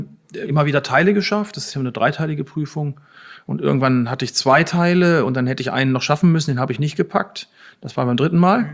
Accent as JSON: {"language": "German", "town": "Gütersloh", "region": "North Rhine-Westphalia", "country": "Germany", "lives_now": "Hamburg, Germany", "said": "Aber ich bin kleiner Weinhändler in Hamburg geworden. Ich habe eine Vorgeschichte als Sommelier. Ich komme eigentlich aus dem Westfälischen, aus Gütersloh."}